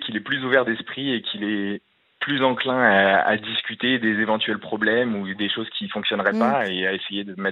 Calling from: Paris, Île-de-France, France; J'ai 25 ans et je viens de Paris.

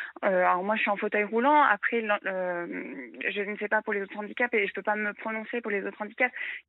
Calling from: Metz, Grand Est, France; Alors, j'ai 32 ans et je suis de Metz.

